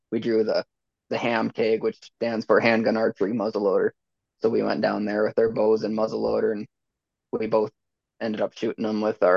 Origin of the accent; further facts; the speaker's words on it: Montana, United States; I grew up hunting in Montana and didn't get hunting out of state till I was in my early 20s.